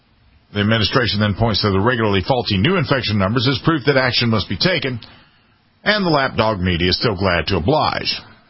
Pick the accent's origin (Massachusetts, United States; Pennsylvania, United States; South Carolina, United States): South Carolina, United States; And it would be great in my home state of South Carolina for it to be South Carolina, Florida, and Texas that leads, it sets the tone of the nation.